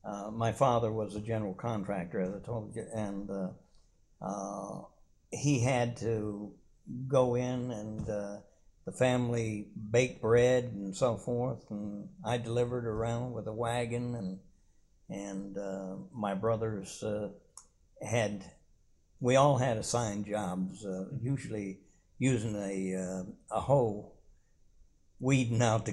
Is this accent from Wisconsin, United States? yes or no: no; Jackson, Michigan, United States; born there; I was born in Jackson, Michigan, January 13th, 1926.